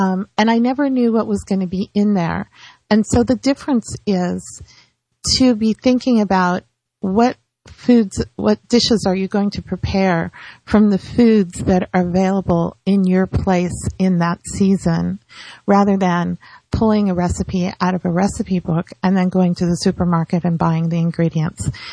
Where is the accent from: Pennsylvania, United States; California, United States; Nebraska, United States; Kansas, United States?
California, United States; now in Florida, United States; because I'm from Northern California, where people cook more than people cook here.